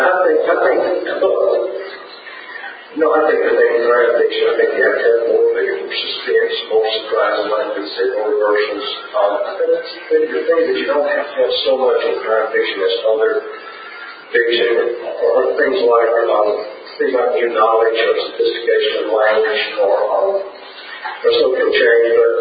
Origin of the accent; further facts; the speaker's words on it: Indiana, United States; I was raised in Central Indiana, and I was raised on a farm that had been in our family six generations.